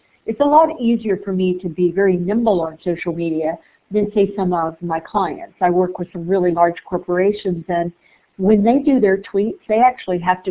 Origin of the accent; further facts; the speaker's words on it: Florida, United States; I'm from Florida. You know, we typically don't have earthquakes.